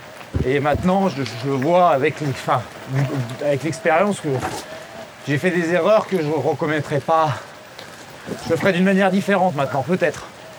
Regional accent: Moûtiers, Auvergne-Rhône-Alpes, France; Ouais. Oui, vraiment, je suis né à Moutier.

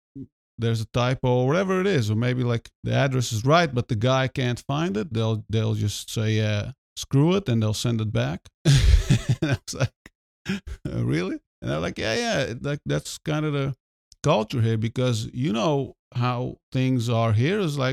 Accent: Netherlands; I grew up in the Netherlands. Everything is fast-paced. Everything is rule-based. Everything is orderly.

